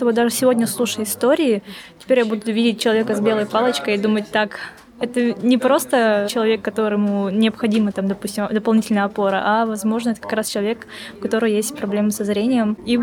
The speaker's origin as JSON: {"language": "Russian", "region": "Siberia", "country": "Russia", "tie": "born or raised there", "said": "Я сама родом вообще из Сибири"}